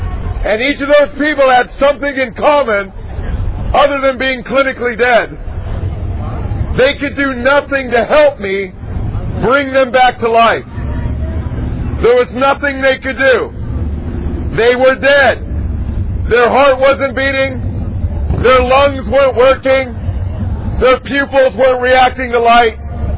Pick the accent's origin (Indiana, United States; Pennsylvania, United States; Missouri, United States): Pennsylvania, United States; I grew up in Pennsylvania too, but a little bit outside of here.